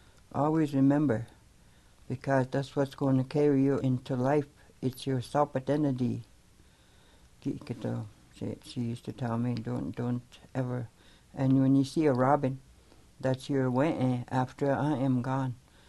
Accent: Canada; I am from Nigagoon Siminikaning, Canadian site. I'm a Canadian, eh?

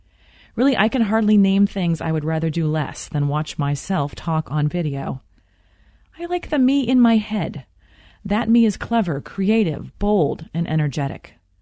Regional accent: Midwest, United States; And because I was raised in the Midwest, I was taught never to brag or be boastful.

